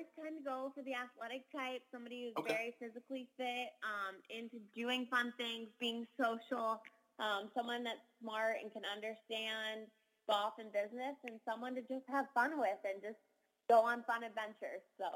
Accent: Fayetteville, Arkansas, United States; I grew up in Fayetteville, Arkansas, which was definitely a small town. Definitely all the little drama, and I love the morals and values that I got there, but I never really found my place.

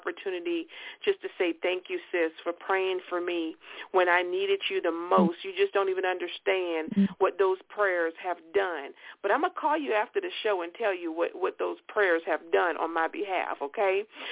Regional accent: Utahville, South Carolina, United States; I'm originally from Utahville, South Carolina, right?

